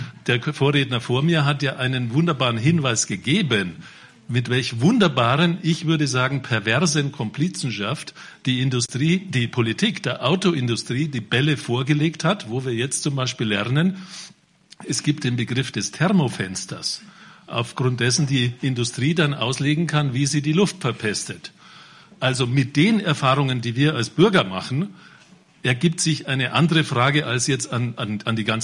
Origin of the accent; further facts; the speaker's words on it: Munich, Bavaria, Germany; born there; Ich bin auch in München geboren